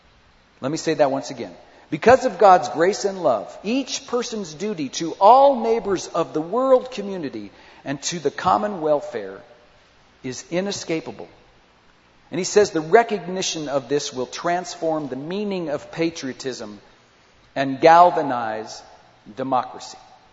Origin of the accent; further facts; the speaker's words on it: United States; because I'm an American and Marvin, you're not.